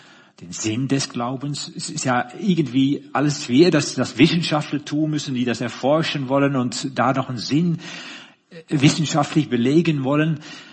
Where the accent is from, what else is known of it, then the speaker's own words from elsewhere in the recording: Netherlands; German is a second language; now in Germany; ich bin Holländer, falls man sich wundert, was für komischen Akzent ich habe und wie meine Grammatik nicht ganz passt manchmal.